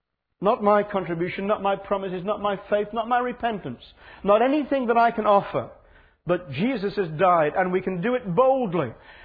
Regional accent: Burslem, West Midlands, United Kingdom; I grew up in Burslem. And just about a quarter of a mile up the road from us was Port Vale.

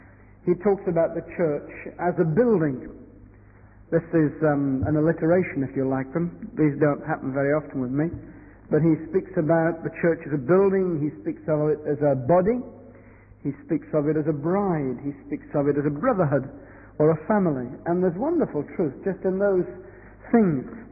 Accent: Reading, South East England, United Kingdom; the reminder that I come from Reading

